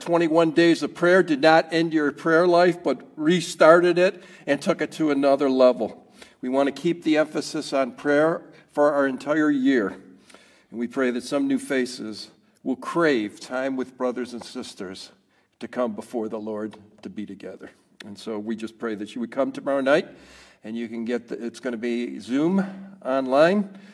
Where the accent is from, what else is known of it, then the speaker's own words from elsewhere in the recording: Rochester, New York, United States; I'm from Rochester, New York.